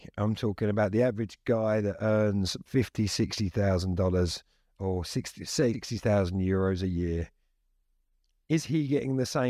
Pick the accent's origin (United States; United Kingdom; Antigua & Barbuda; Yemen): United Kingdom; I would say personally, I'm European. I'm obviously British